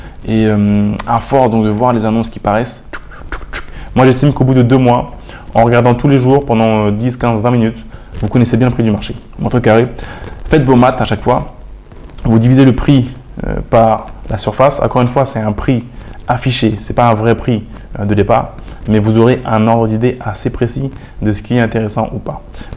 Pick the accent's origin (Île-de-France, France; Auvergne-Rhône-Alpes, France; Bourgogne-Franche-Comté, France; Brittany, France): Île-de-France, France; Pontoise; j'ai grandi à Pontoise, donc je sais, je connais, j'ai Google Maps, vous savez, j'ai Street View dans ma tête parce que c'est ma ville, j'y suis né, j'ai été à l'école là-bas, mes parents y habitent encore.